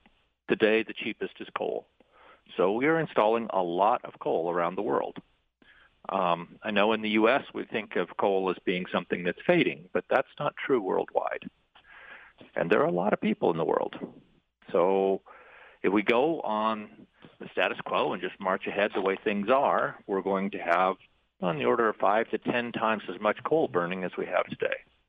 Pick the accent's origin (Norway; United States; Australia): Norway; In fact, I come from Norway.